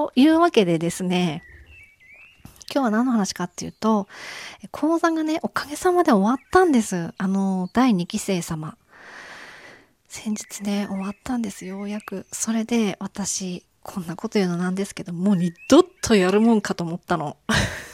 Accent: Aomori, Japan; 私が育ったとこも、青森だけど、イントネーションはなまってるよ。

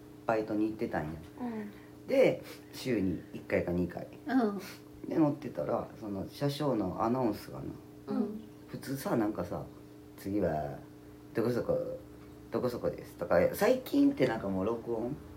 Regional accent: Kansai, Japan; accent: Kansai dialect; 私大概自分ベタな関西弁やけどさ、

